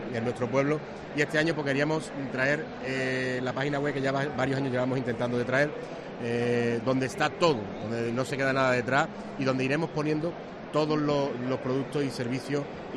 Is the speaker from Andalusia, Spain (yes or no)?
yes; Villarrasa, Andalusia, Spain; Yo como alcalde, como villarrasero que soy, no puedo estar más orgulloso de mi pueblo, de mi gente, de mis vecinos